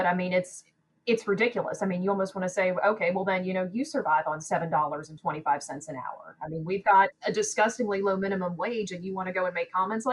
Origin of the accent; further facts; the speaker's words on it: Pittsburgh, Pennsylvania, United States; I grew up in Pittsburgh. Labor was huge there. I always had a big Labor Day parade, marched in it with my family.